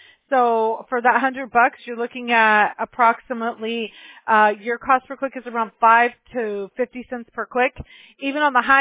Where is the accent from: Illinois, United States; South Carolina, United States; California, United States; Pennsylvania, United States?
California, United States; Apple Valley; I was actually born in I was raised in Apple Valley and had a house in Corona. So I know all of Southern California very well.